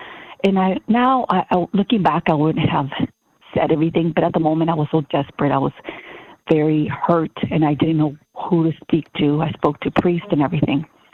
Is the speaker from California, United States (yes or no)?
yes; California, United States; Well, first of all, I'm from California